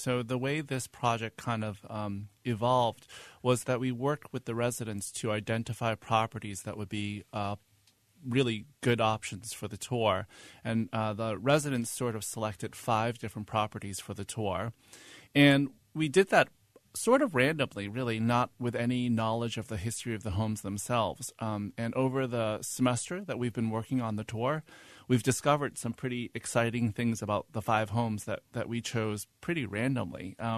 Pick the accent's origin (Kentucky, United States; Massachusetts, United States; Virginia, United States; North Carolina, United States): Massachusetts, United States; Boston; also born or lived in Hong Kong; I'm from Boston, Massachusetts, and I moved here from Hong Kong.